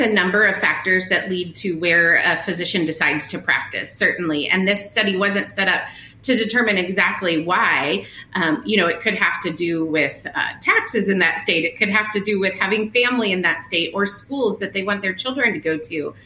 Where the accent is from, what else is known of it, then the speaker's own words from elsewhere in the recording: Indiana, United States; nearly killing a woman from my home state of Indiana